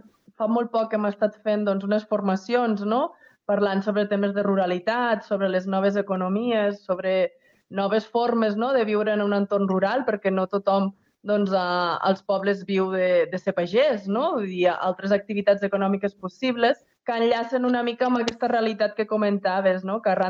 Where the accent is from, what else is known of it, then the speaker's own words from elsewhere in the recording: Juneda, Catalonia, Spain; also born or lived in Barcelona; now in Solsona, Spain; Jo, en el meu cas, jo sóc de Juneda, que és un poble de les Garrigues, i sí que vaig estar un temps vivint a Barcelona mentre vaig estar estudiant, però després, per circumstàncies de la vida, doncs he fet cap a Solsona, que també és una zona rural, i aquí m'he quedat